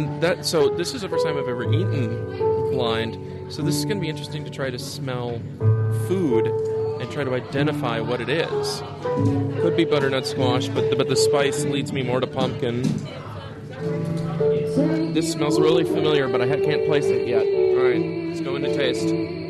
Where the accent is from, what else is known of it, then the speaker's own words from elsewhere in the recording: Dedham, Massachusetts, United States; I'm from Dedham, and I'm the publisher of drinksareonme.net.